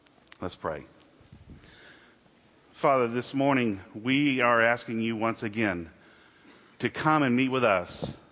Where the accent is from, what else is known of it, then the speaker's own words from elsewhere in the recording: the South, United States; Now, I was born in the South, reared in the South. My dad was in the Navy, so we just traveled all over the Southeast and the Gulf Coast.